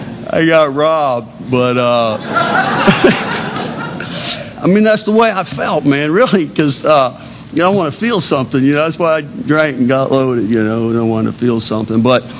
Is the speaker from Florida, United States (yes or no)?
yes; Islamorada, Florida, United States; We grew up in Isle Mirada down in the Keys.